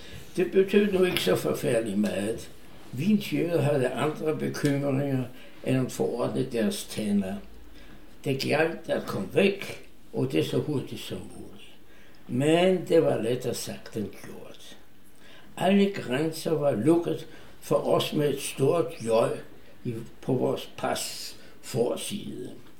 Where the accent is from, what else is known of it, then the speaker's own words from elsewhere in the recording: Vienna, Austria; moved away as an adult; Der var gået mere end 91 år, siden jeg blev født i Wien. Vi var en varm og kærlig familie, yderst velintegreret.